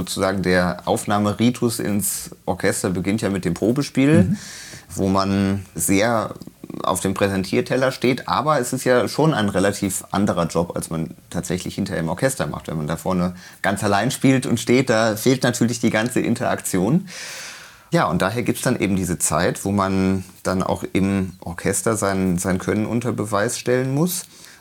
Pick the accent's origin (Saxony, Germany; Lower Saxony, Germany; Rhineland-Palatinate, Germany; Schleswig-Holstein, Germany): Rhineland-Palatinate, Germany; Koblenz; in der Musikschule in Koblenz, meiner Heimatstadt.